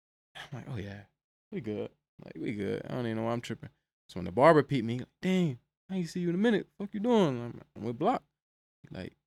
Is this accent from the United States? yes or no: yes; Camden, New Jersey, United States; I'm like, yo, bro, I'm from Jersey. Like, what part? I'm like, Camden.